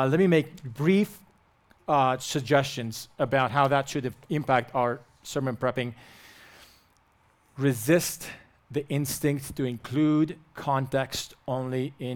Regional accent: Romania; I grew up in Romania. Communism fell when I was 10. We were not allowed to worship Jesus.

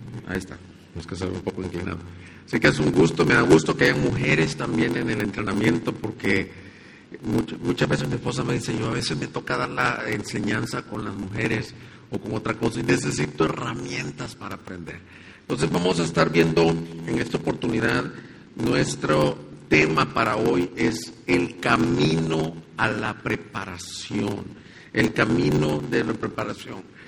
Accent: El Salvador; moved away as an adult; now in Ciudad Juárez, Mexico; Y somos salvadoreños los dos. Por eso se me escucha un acento, no es el acento de Juárez, ni de Monterrey, ni de ningún lado del norte. Somos salvadoreños

